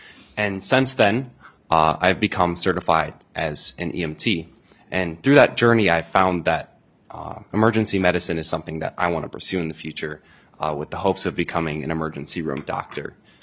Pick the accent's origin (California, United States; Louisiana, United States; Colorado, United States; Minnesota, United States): Minnesota, United States; Houston; I'm from Houston, Minnesota, like she said.